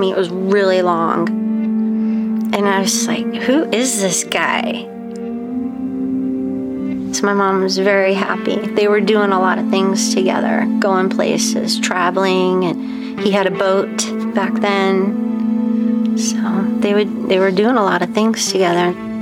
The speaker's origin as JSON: {"language": "English", "region": "New Jersey", "country": "United States", "tie": "born or raised there", "moved": "yes", "lives_now": "Las Vegas, United States", "said": "I grew up in New Jersey. Just me and my mom. She took good care of me. It was hard in Jersey. It was hard just me and my mom and not a lot of help. So moved to Vegas"}